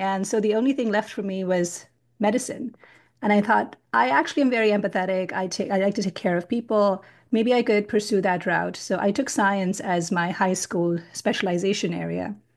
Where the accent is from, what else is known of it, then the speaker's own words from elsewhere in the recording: India; being an only child growing up in India in the 1980s, there was always this intense pressure to excel.